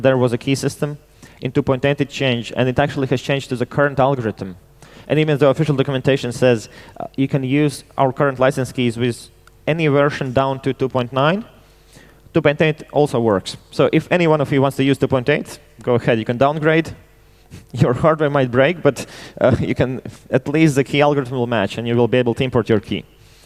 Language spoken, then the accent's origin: English; Latvia; By the way, MicroTik are a Latvian company. I come from Latvia. They are also a Latvian company.